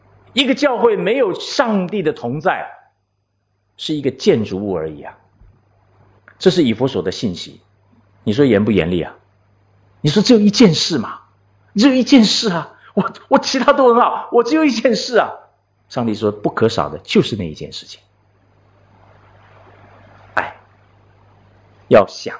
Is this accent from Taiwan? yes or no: yes; Taiwan; 我不晓得你们懂不懂福建话啊？我从台湾来，我会讲福建话、闽南话啊。